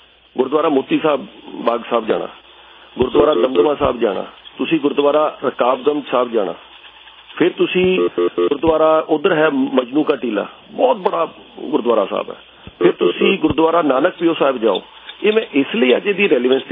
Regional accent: Punjab, India; ਜਦੋਂ ਅਸੀਂ ਪੰਜਾਬ ਤੋਂ ਬਾਹਰ ਨਿਕਲੇ ਹਾਂ ਚਾਹੇ ਅਸੀਂ ਇੰਜੀਨੀਅਰਿੰਗ ਕਾਲਜ ਪੜ੍ਹੇ ਹਾਂ ਸਾਨੂੰ ਇੱਕ ਸ਼ੌਕ ਵੀ ਸੀਗਾ ਕਿ ਚਾਹੇ ਸਿਕੰਦਰਾਬਾਦ ਕਿਉਂਕਿ ਜਿੱਥੇ ਅਸੀਂ ਪੜ੍ਹੇ ਹਾਂ ਬਿੱਦਰ

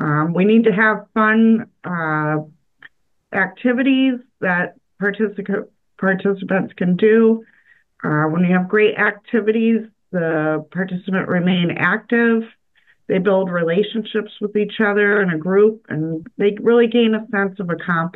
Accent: Fort Wayne, Indiana, United States; moved away; So I'm originally from Indiana, Fort Wayne, Indiana, and through job changes in my parents' lives, I ended up on the East Coast.

